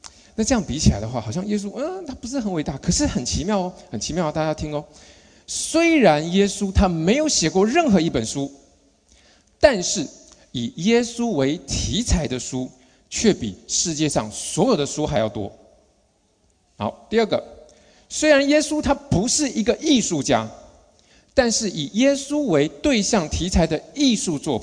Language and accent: Chinese; China; 我们讲我们中国人嘛